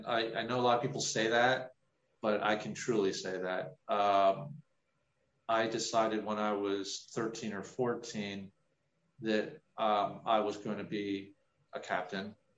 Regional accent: New Jersey, United States; born there; I was born in New Jersey, right outside of Princeton, and my parents had a shore house. We call it the Jersey Shore

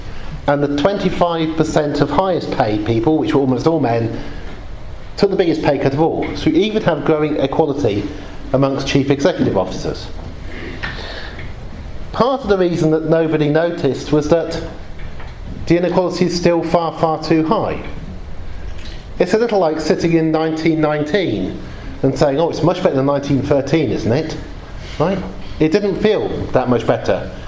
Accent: United Kingdom; born there; This was the most dramatic thing that has happened since I was born in Britain.

